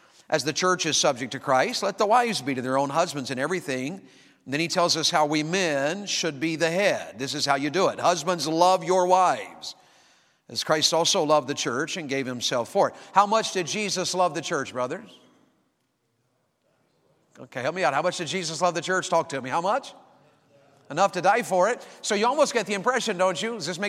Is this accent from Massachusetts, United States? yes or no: no; Wartburg, Tennessee, United States; So I'm a Tennessean by birth. I grew up near Knoxville, a little town called Wartburg.